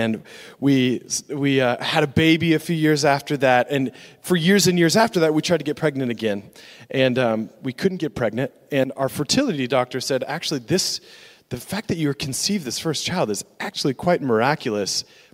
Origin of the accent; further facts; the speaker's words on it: Bend, Oregon, United States; I grew up in Bend, Oregon.